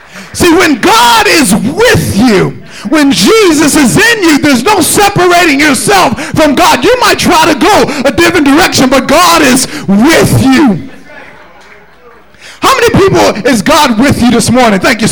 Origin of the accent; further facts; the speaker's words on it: Pennsylvania, United States; born there; See, I was born in Tasker Projects.